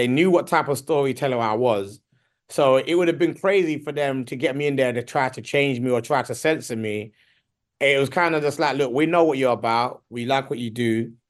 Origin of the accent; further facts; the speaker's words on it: Nigeria; No, I feel like that with Nigeria plays because I'm Nigerian as well.